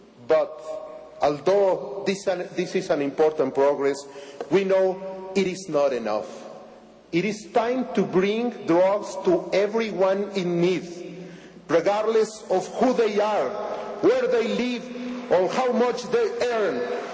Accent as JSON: {"language": "English", "region": "Mexico City", "country": "Mexico", "tie": "born or raised there", "said": "I would particularly like to welcome you to my hometown of Mexico City."}